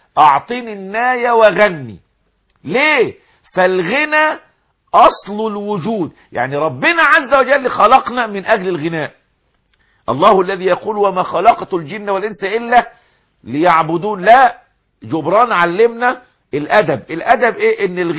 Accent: Egypt

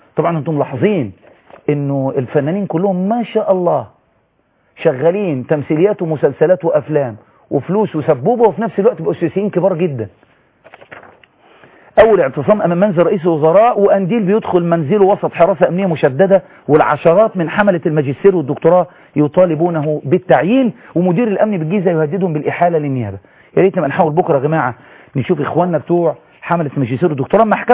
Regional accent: Egypt; احنا كشعب مصري

